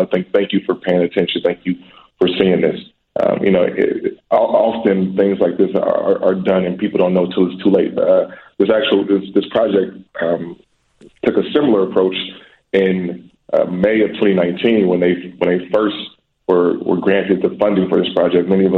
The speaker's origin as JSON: {"language": "English", "town": "Chicago", "region": "Illinois", "country": "United States", "tie": "born or raised there", "said": "That is important to me as a Chicagoan, as a native Chicagoan, and I would hope that we can find ways to make that happen."}